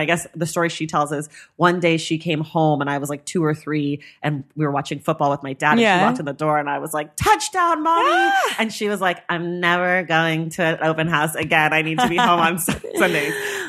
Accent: Oakland, California, United States

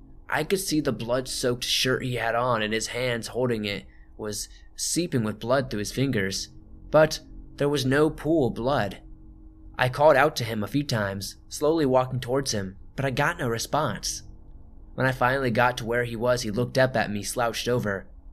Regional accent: Ohio, United States; Growing up in Ohio, in the Appalachian foothills, I was rather used to the terrain

